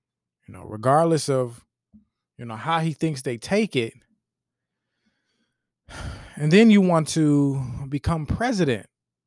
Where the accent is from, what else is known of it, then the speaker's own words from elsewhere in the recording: Cleveland, Ohio, United States; I'm from Cleveland, and I want people to hear Cleveland speak instead of Cleveland speaking to the world.